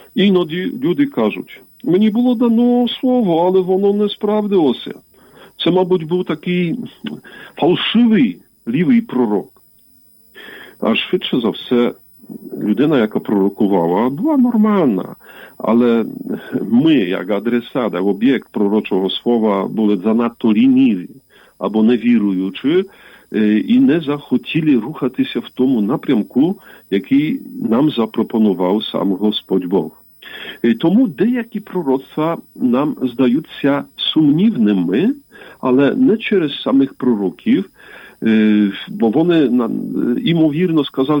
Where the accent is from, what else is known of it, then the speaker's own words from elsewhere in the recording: Kielce, Świętokrzyskie Voivodeship, Poland; там в Кільцах, в моєму рідному місті